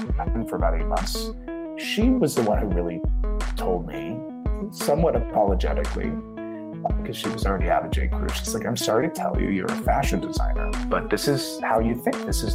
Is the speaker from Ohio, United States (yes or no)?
yes; Ohio, United States; Only pride for growing up in Ohio. And I was just back there for the 4th. It's a beautiful place. It's a great place.